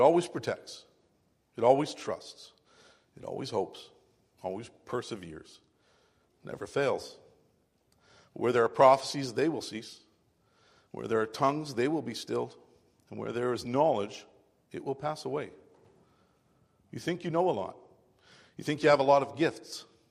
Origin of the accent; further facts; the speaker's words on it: United States; I like to read the things about American Civil War because I'm an American.